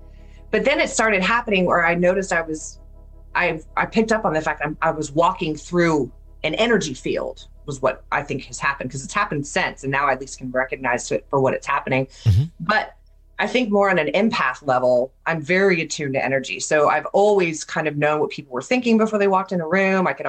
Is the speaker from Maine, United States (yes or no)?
no; Atlanta, Georgia, United States; I grew up in Atlanta, so my parents and I, other kids in the family, had gone to dinner at this Mexican place.